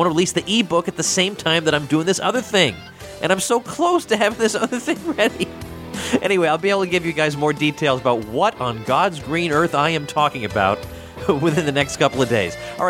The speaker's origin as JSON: {"language": "English", "town": "North Andover", "region": "Massachusetts", "country": "United States", "tie": "born or raised there", "said": "It's sort of my hometown. I grew up in North Andover, which isn't too far from Boston"}